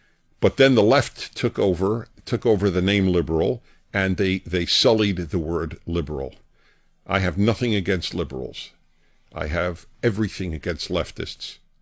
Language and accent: English; New York, United States; born there; I was born in New York, a Jew, and went to Columbia.